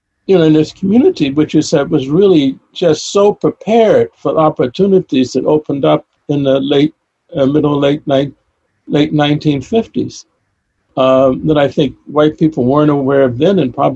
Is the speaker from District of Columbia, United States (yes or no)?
yes; Washington, District of Columbia, United States; born there; I was born in 1941 in Washington, D.C.